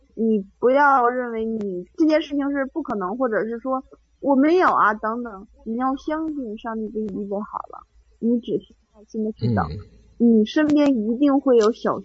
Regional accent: Shenyang, Liaoning, China; 最开始的时候工作是在我的家乡沈阳，因为说实话，因为在大学也是在沈阳读的

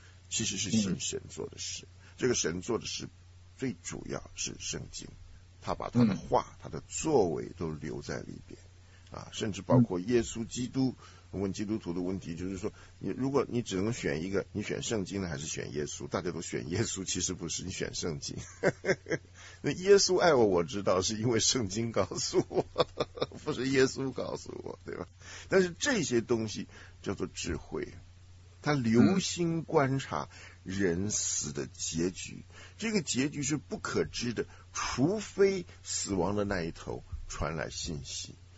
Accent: China; 中国人喜欢说自己是龙的传人嘛，因为我们中国人的龙血啊已经流了好几千年了。

